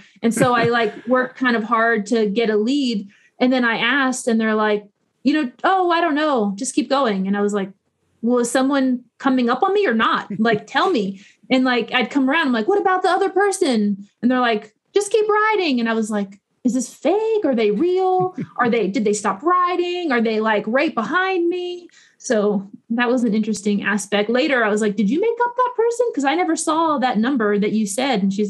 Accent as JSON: {"language": "English", "region": "Florida", "country": "United States", "tie": "born or raised there", "said": "Because I grew up in Florida. I'm no fool. I know that every body of water in Florida has an alligator."}